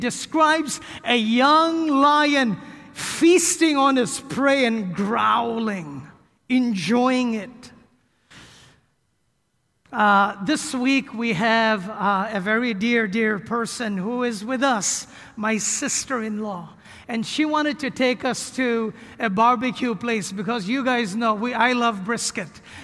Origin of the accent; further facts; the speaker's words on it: India; I grew up in India, a birthplace of many Eastern religions.